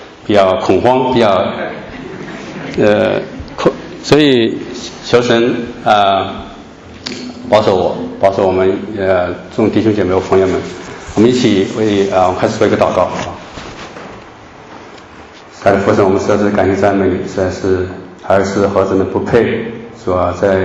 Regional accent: China; 我们中国人

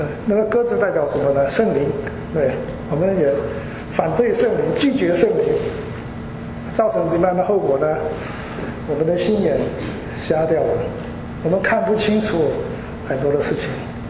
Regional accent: China; 我们中国人最喜欢做的一件事情是什么？比啊，比来比去啊

